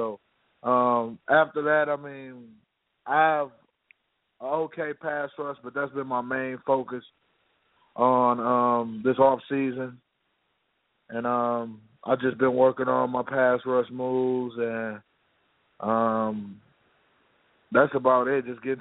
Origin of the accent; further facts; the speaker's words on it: Pontiac, Michigan, United States; I'm from Michigan, Pontiac, Michigan.